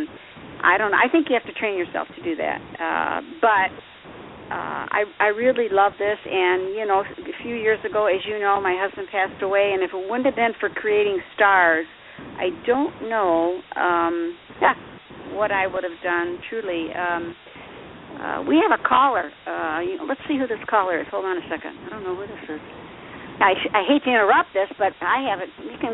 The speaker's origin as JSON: {"language": "English", "region": "South Carolina", "country": "United States", "said": "I want to impress everybody that I am from South Carolina, and I'm proud of that."}